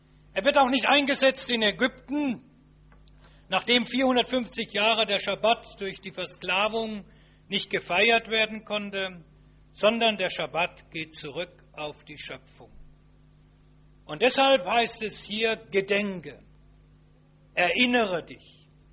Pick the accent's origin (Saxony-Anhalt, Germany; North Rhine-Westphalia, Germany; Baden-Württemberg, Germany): Baden-Württemberg, Germany; ich vermute, dass die aus meiner Heimat, aus Schwaben kommen